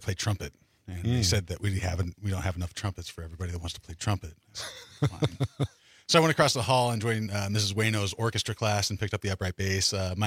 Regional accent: Colorado, United States; Yeah, so I grew up in Colorado.

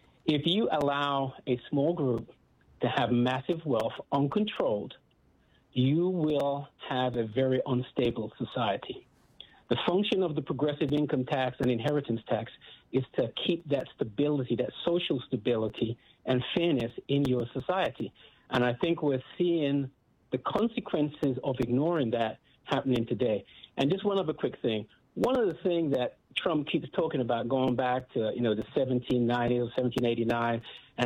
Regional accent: England, United Kingdom; moved away as an adult; now in United States; When I was growing up in England, I went to one of the top universities in the country, and my parents did not have to pay for it.

